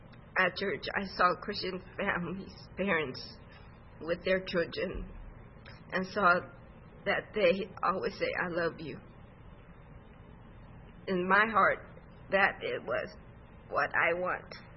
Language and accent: English; Long Beach, California, United States; born there; I was born in Long Beach, California. Long Beach is called Little Cambodia.